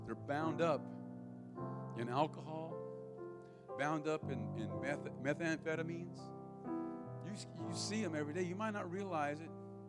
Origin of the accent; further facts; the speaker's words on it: Marysville, California, United States; But I've seen it in my own hometown of Marysville, California. My hometown was famous this week.